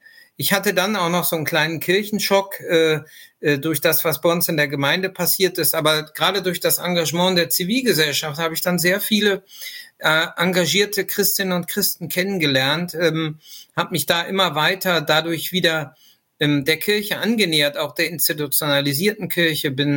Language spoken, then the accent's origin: German; Lower Saxony, Germany; Ich komme eigentlich aus Niedersachsen, da bin ich aufgewachsen